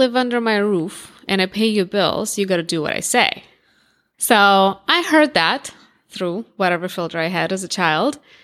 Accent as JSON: {"language": "English", "country": "Russia", "tie": "born or raised there", "said": "So I grew up in Russia. I was born in Russia."}